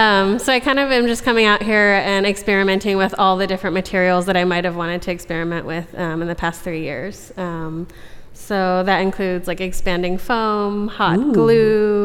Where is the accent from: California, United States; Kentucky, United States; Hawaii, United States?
Hawaii, United States; I didn't grow up with coyotes. I grew up in Hawaii where we don't have that kind of thing.